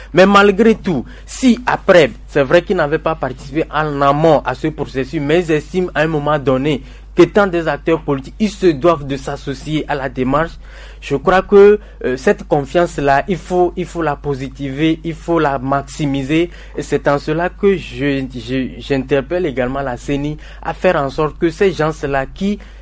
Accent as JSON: {"language": "French", "country": "Togo", "said": "nous sommes Togolais"}